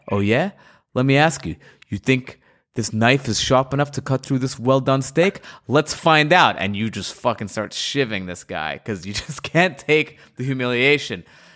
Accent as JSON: {"language": "English", "town": "Great Neck", "region": "New York", "country": "United States", "tie": "born or raised there", "accent": "Long Island", "said": "I grew up in Great Neck."}